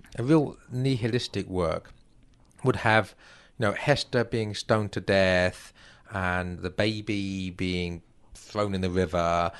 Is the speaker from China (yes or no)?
no; England, United Kingdom; now in United States; You know, and as an Englishman, I haven't been forced to read any of these in high school.